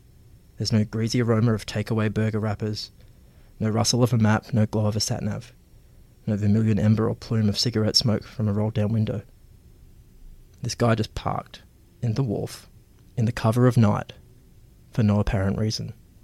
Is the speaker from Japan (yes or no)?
no; Geraldton, Western Australia, Australia; growing up in Geraldton, you know, I grew up gay in the country